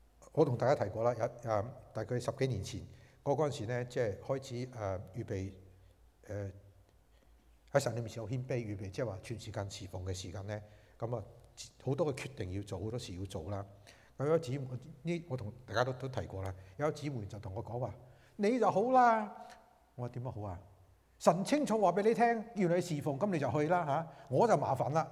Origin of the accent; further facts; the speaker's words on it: China; 因为悟性这个字呢，我们中国人听上比较明白一点